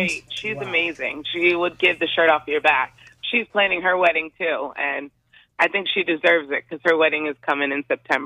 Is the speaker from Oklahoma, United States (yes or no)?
no; Auburn, Maine, United States